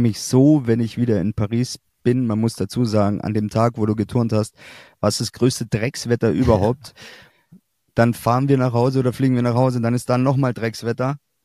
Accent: Glonn, Bavaria, Germany; Man muss dazu sagen, ich bin aus Glonn losgefahren, da wo wir beide aufgewachsen sind.

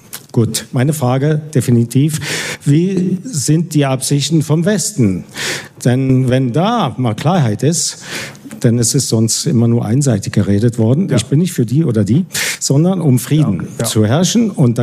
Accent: Italy; now in Switzerland; Ich bin Schweizer Bürger, aber aus Italien, ja? Hierher gekommen in dieses Land.

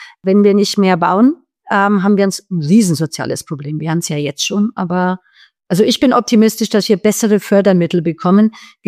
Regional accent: Munich, Bavaria, Germany; Ich bin aus Bayern, wie Sie wissen, Herr Labusch, aus München. Wir sind natürlich CSU sozialisiert.

